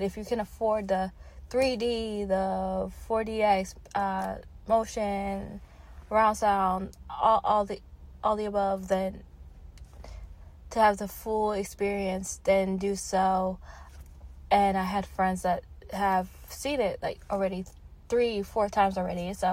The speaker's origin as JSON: {"language": "English", "country": "Canada", "said": "as a Canadian, Thanksgiving in October"}